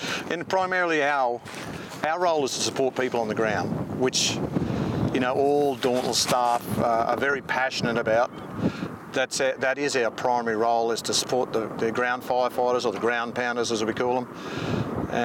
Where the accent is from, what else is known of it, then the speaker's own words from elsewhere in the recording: Australia; I'm an Australian commercial pilot and rotary commercial pilot.